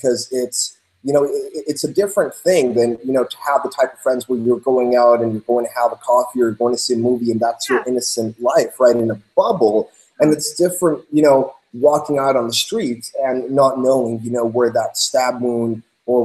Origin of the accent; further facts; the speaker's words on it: Greece; I'm from Greece